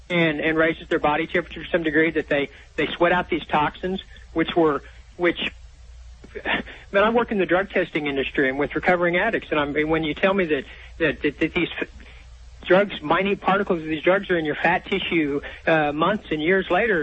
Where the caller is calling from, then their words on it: Clearwater, Florida, United States; I'm calling from Clearwater, Florida.